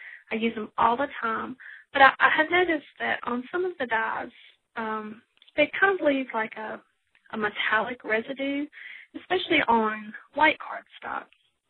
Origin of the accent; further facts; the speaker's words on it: North Carolina, United States; I'm from North Carolina, and I was calling in with a question for either Nicole or any of the design team members